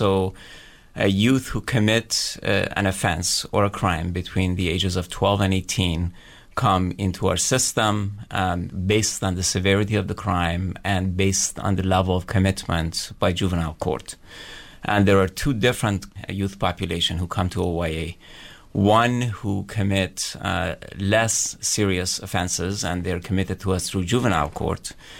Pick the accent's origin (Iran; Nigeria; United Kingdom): Iran; moved away as an adult; now in United States; I grew up in Iran. I came here after high school to pursue higher education, and decided to stay primarily because I started a family.